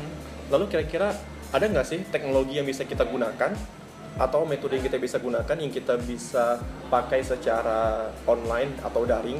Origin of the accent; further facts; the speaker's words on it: Aceh, Indonesia; Saya lahir dan tumbuh di Aceh.